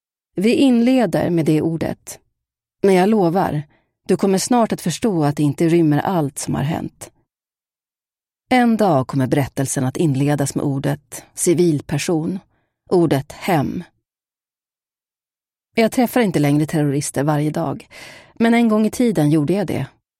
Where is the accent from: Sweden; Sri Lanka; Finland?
Sri Lanka; Redan under min uppväxt i Sri Lanka